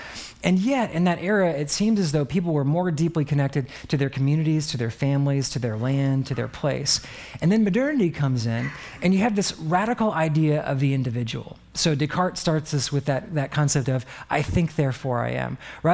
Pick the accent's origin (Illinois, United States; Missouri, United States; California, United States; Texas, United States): Texas, United States; San Antonio; I'm from San Antonio, so I have a bit of Southern culture in me. I like to say y'all